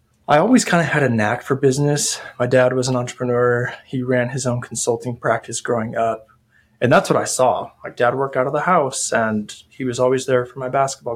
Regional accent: New Mexico, United States; So I grew up in New Mexico.

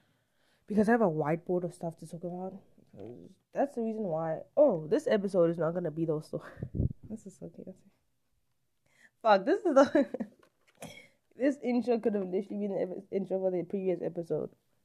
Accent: South Africa; Because I am South African, like, I grew up in South Africa.

